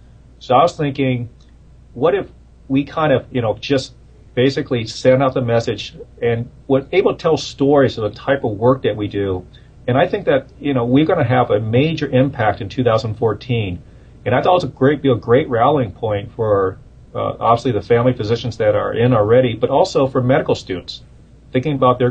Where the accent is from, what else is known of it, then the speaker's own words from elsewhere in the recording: Sacramento, California, United States; also born or lived in Los Angeles / Michigan; I grew up in the Sacramento, Cody, and came back here. I lived in Los Angeles for a while and went to school in Michigan and Detroit, but I knew that Sacramento was always going to be home for me.